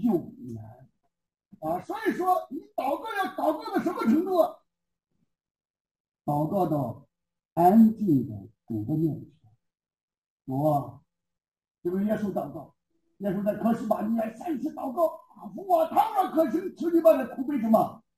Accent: China; 我中国人讲的不好听

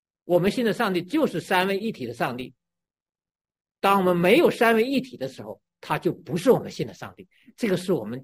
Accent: China; 特别我从大陆来的

